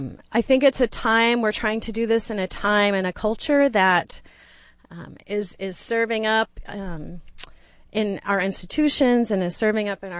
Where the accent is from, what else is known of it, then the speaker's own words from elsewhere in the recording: Austin, Texas, United States; now in Houston, United States; So I, in part, never expected to find myself in Houston because I'm from Austin. And in fact, all four of my grandparents lived here.